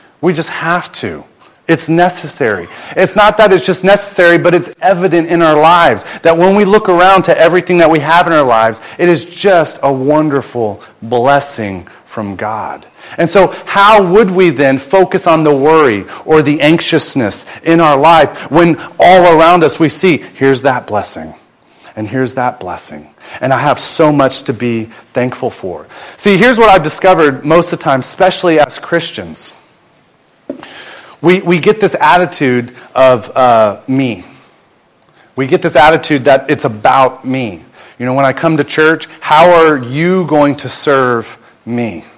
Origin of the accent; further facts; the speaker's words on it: United States; You know, as an American, we put a stick of butter in there.